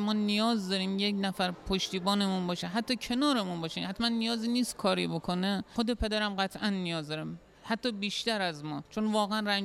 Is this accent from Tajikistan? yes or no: no; Iran; born there; من متولد ایرانم.